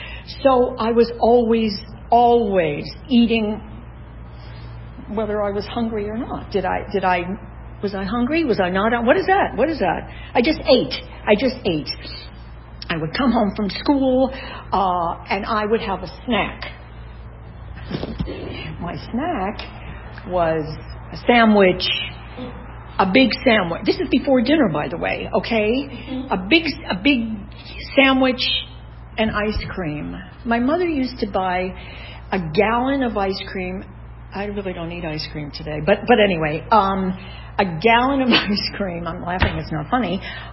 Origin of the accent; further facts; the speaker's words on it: Midwest, United States; I grew up in the Midwest on a farm, a dairy farm.